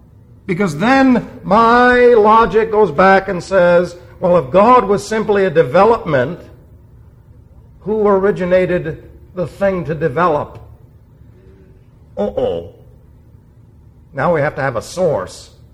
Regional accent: New York, United States; English is a second language; So I had an accent for many years. Was laughed at. Then I was raised in New York, and so you know the problem there right away. But eventually I learned the language.

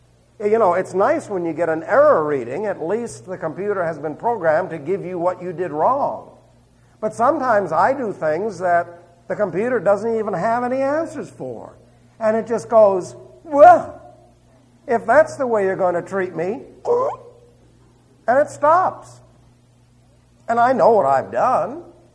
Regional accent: New York, United States; Imagine six of us from New York and all the rest, all from West Virginia.

